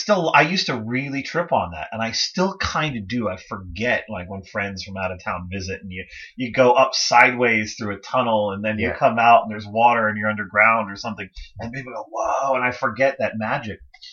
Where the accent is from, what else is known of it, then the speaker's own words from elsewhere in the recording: New Jersey, United States; especially I love driving in Western Pennsylvania because I grew up in New Jersey and there's never a horizon.